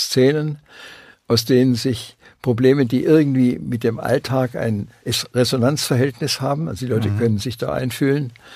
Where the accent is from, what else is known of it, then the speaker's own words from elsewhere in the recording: Swabia, Germany; denn ich bin auch ein Schwabe